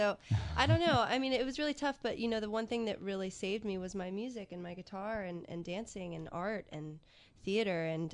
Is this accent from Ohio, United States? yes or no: no; Nashville, Tennessee, United States; I grew up in Nashville, basically.